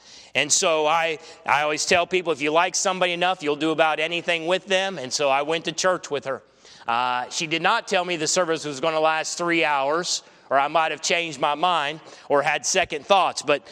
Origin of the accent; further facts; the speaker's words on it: Ohio, United States; I grew up in Ohio, and I joined the Air Force because I was flunking out of college and I needed a plan B.